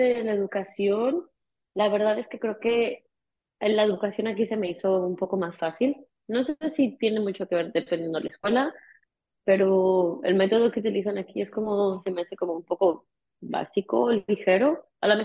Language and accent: Spanish; Mexico; Porque yo soy de México.